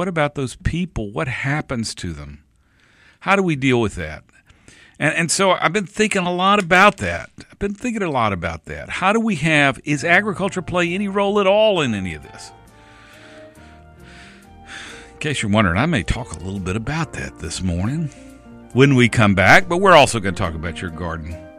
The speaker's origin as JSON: {"language": "English", "country": "United States", "also_born_or_lived": "Mississippi", "said": "I can't let it die because I'm from Alabama and Mississippi, a little bit of both. I'm from that part of those parts of Mississippi and Alabama where it can be hard to tell the difference, if you know what I mean."}